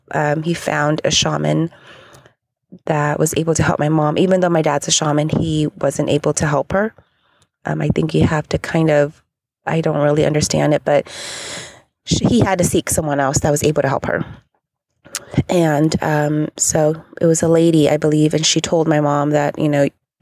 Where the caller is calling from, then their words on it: California, United States; I'm calling from California.